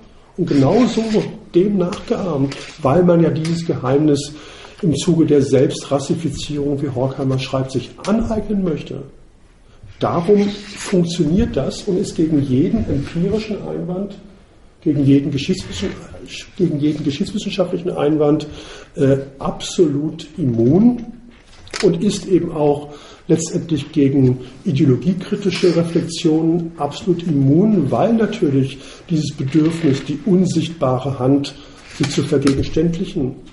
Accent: Southern Germany, Germany; wer sich ein bisschen im Süden, wo ich herkomme, auskennt

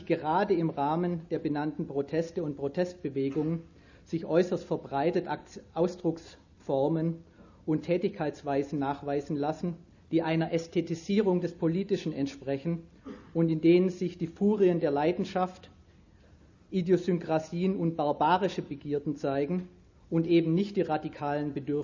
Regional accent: Stuttgart, Baden-Württemberg, Germany; ich komme ja aus Stuttgart

